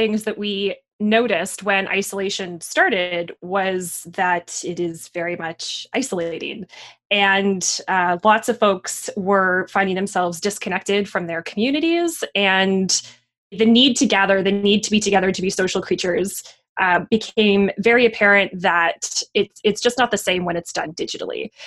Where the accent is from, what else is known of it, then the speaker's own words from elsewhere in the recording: Beaumont, Alberta, Canada; I grew up in Beaumont, which is a small little French town outside of Edmonton, just south of Edmonton.